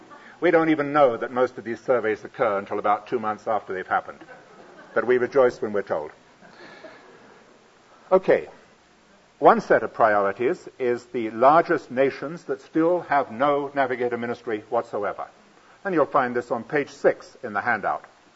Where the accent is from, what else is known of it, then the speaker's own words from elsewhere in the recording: United Kingdom; I am British, I speak in English, and let's say I minister in England